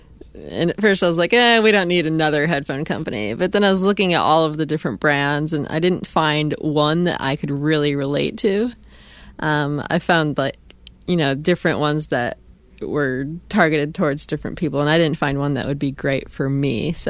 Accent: Flint, Michigan, United States; moved away as an adult; now in Los Angeles, United States; I am originally from Flint, Michigan. I lived there until I was about 21, and then I moved to L.A., and so that's where I am now.

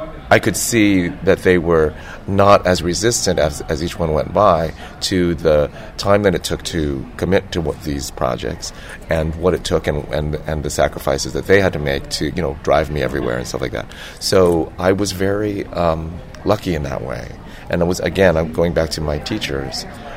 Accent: San Francisco, California, United States; Well, I grew up in San Francisco, California. I'm, depending on how you count, second or third generation Chinese American.

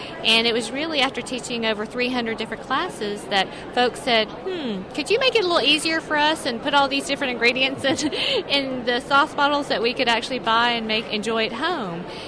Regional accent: Georgia, United States; we grew up in Georgia, so we're really in many ways more southern, you know, southern in many of our lifestyle.

